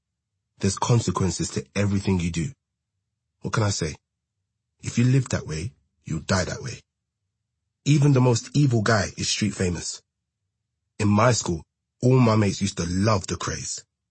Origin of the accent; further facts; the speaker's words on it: Bow, London, United Kingdom; I'm from East London. I'm from Bow. But I was never just in Bow. I went all around.